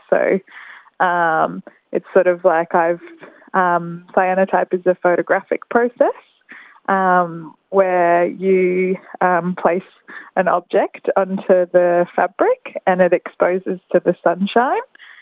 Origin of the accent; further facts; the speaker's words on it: Queensland, Australia; So I'm from Quandamooka country, which is just off, pretty close to Brisbane.